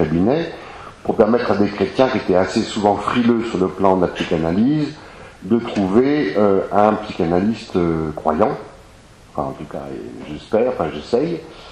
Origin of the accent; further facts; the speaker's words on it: Brittany, France; Je suis breton d'origine